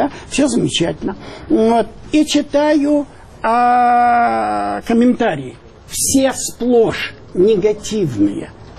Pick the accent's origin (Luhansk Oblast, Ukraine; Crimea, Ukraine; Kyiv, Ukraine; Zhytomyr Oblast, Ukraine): Zhytomyr Oblast, Ukraine; first language Ukrainian; Russian is a second language; я советский человек. Моя родина большая, и я родился в Житомирской области. Мой первый язык украинский, я большую часть жизни прожил там. Для меня это родина.